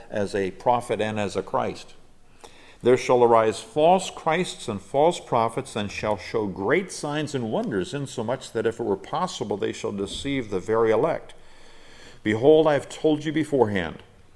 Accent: Nigeria; I grew up in Nigeria, West Africa, and spent approximately 15 years out there, and 7 of those years were spent in northern Nigeria amongst Muslims.

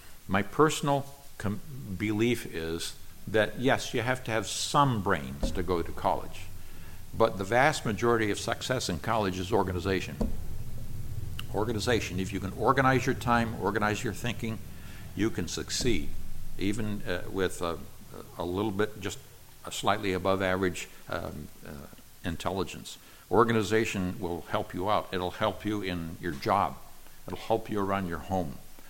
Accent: Nigeria; I grew up in Nigeria, West Africa, where there were a lot of lizards, and they ran everywhere.

